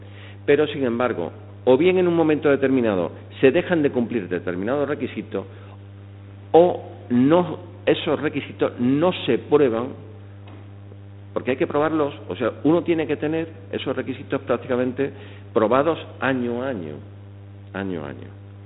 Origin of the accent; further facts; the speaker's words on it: Córdoba, Andalusia, Spain; yo soy cordobés, por tanto andaluz, tengo despacho además de Madrid, en Córdoba y en Málaga